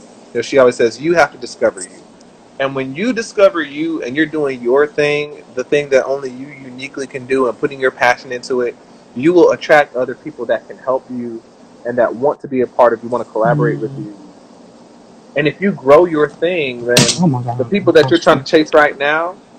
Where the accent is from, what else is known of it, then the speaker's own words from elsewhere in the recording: Atlanta, Georgia, United States; I grew up in Atlanta, so I want a bit of the trap sound and I grew up listening to R&B and soft rock kind of thing.